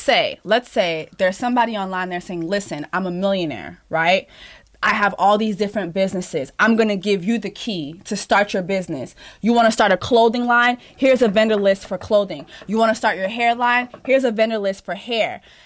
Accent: Dade County, Florida, United States; I am from Dade motherfucking County.

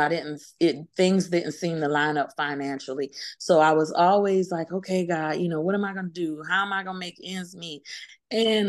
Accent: Orangeburg, South Carolina, United States; I am from South Carolina, Orangeburg, South Carolina, born and raised in King Street, South Carolina.

